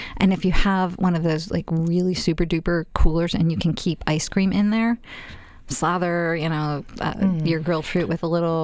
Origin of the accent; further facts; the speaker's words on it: Pittsburgh, Pennsylvania, United States; I'm from Pittsburgh.